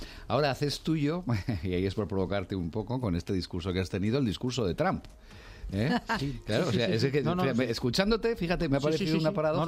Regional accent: Huesca, Aragon, Spain; Ya que he nombrado a mi tierra, a Huesca

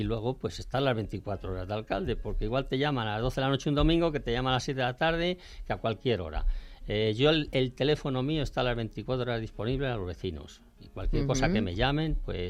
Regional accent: Zarzalejo, Community of Madrid, Spain; born there; Sí, sí, yo soy nacido en Zarzalejo, de los que nacíamos en las casas todavía, ¿no?

